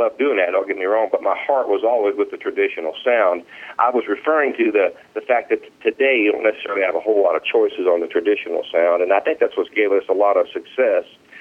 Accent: Ohio, United States; Well, the best thing I remember about growing up in the state of Ohio is that we had a bunch of responsibility. I grew up on a little farm, and we always had livestock

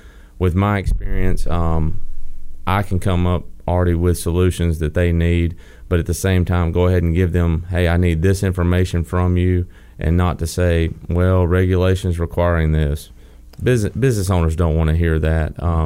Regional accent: Alabama, United States; Well, it's actually central Alabama.

